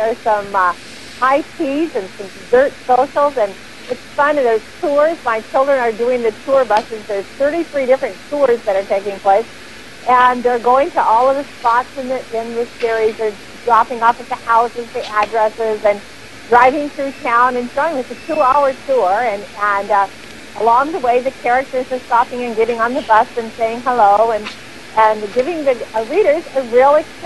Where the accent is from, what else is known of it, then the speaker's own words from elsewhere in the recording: Port Orchard, Washington, United States; a lot of people, because of the series, were visiting my hometown of Port Orchard